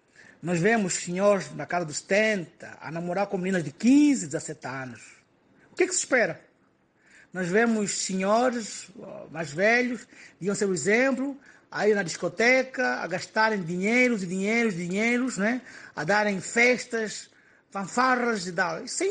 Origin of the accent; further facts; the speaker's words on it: Gabela, Cuanza Sul, Angola; que está na minha terra, na Gabela